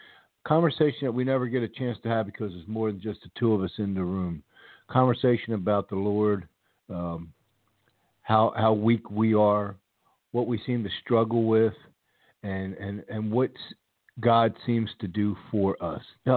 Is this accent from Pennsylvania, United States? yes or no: yes; Pennsylvania, United States; those of you that follow the show regularly know that I grew up outside of Philadelphia.